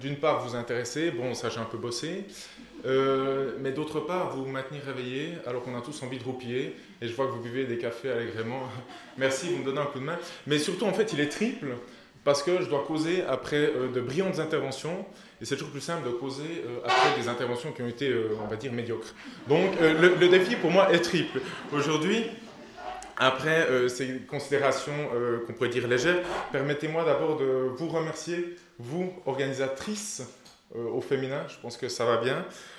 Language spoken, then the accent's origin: French; Tavannes, Bern, Switzerland; also born or lived in Cortaillod; now in Neuchâtel, Switzerland; j'ai grandi à Tavannes, dans le Jura-Bernois pendant 12 ans. Ensuite, on a déménagé à Courtaillot, où j'ai aussi vécu 12 ans. Et là, j'habite Neuchâtel